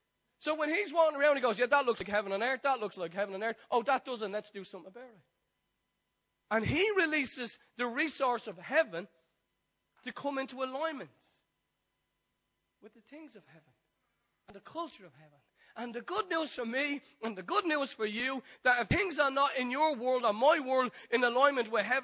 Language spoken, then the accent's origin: English; Ireland; But being Irish, you're doing that on the inside, aren't you?